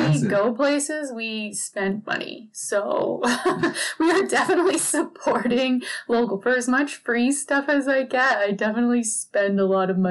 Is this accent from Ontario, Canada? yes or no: no; Caroline, Alberta, Canada; now in Calgary, Canada; Also went to school in Red Deer. And I went to high school in Rocky Mountain House. And I grew up in Caroline, Alberta. So definitely, you know, rural Alberta girl, grew up on a farm.